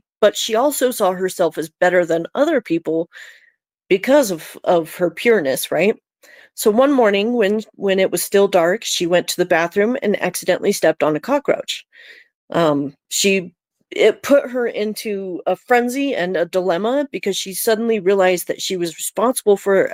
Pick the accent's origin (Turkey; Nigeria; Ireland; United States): United States; Colorado; And I thought that was just a really cool, really cool little topic there, because I'm from Colorado.